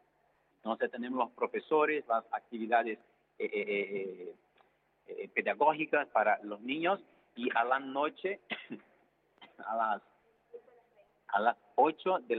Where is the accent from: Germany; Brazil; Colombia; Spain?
Brazil; Brasília, Federal District; Spanish is a second language; Soy de Brasilia, de la capital de Brasil.